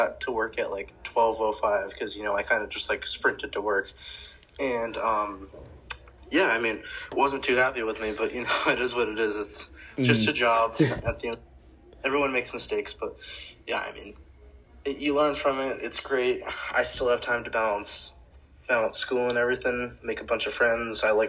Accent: Rhode Island, United States; I am also, for those listening, I am from Rhode Island with Ryan.

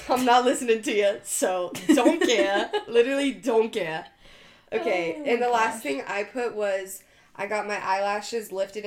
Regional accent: Arizona, United States; I come from Arizona. I can't be doing this winter, okay?

